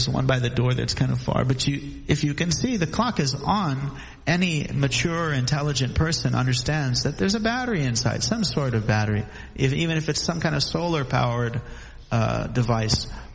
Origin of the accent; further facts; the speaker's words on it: Honolulu, Hawaii, United States; So I began my journey. I grew up in Honolulu.